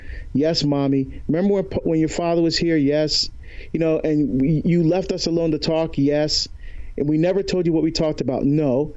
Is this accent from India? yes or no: no; Barbados; my home country of Barbados